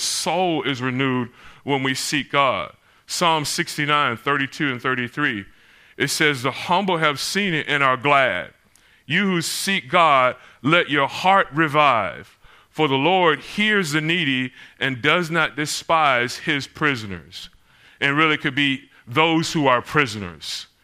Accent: Orlando, Florida, United States; You know, as a kid, growing up in Florida, as well, I grew up in Orlando, Florida, and I remember having some of the best times ever because in Florida, much of it's changed since I grew up as a kid.

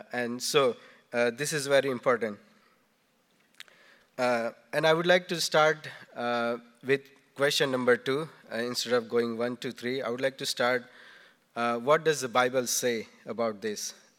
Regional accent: India; I grew up back in India

